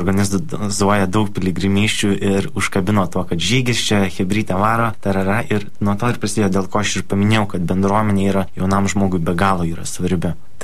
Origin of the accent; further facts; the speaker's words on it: Kaunas, Kaunas County, Lithuania; aš iš Kauno